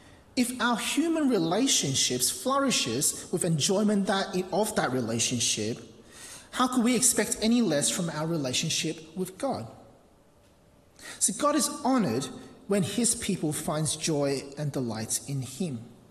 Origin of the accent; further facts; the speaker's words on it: Hong Kong; Maybe it was the way, how I grew up in Hong Kong